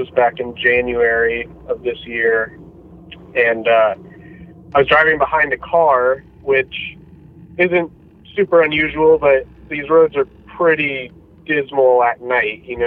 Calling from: California, United States; I live in California.

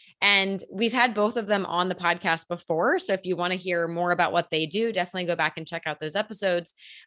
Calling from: Las Vegas, Nevada, United States; I'm tuning in from Las Vegas

